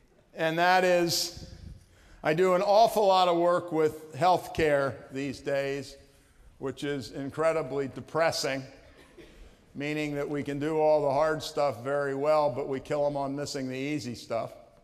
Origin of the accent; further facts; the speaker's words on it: Annapolis, Maryland, United States; Now you gotta understand, I grew up near Annapolis, and Annapolis was a deeply Southern town in the 1940s